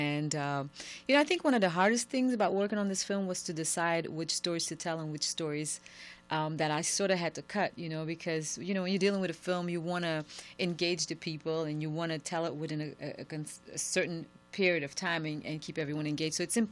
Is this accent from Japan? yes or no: no; Belgium; moved away; I'm actually from Belgium.